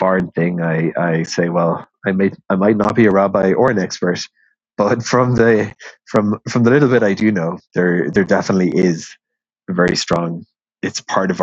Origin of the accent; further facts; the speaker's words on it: Ireland; So growing up in Ireland, there was a fairly rich lore, maybe it's kind of just Irish culture, of ghost stories, places that people said were haunted and stuff like that.